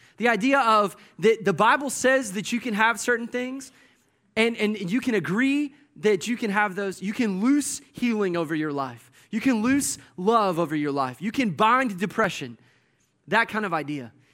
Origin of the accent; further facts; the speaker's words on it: Georgia, United States; I grew up in Georgia. I was born and raised there. And the team down there, of course, is the Atlanta Braves.